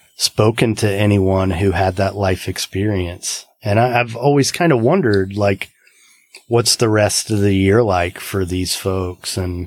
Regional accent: Indiana, United States; I grew up in Indiana, which, farms.

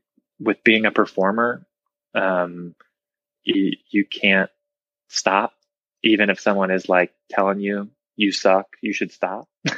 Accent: Midwest, United States; I grew up in the Midwest too, and wanting to perform and do theater.

